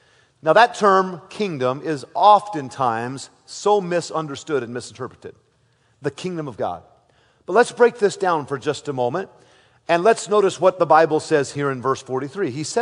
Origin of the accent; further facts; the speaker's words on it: United States; when I see some of the policies of our government today, it saddens me as an American